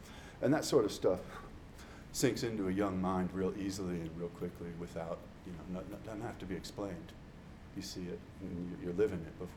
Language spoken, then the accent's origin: English; Denver, Colorado, United States; born there; I was born in 1967, in November of 1967. I was born in Denver, Colorado.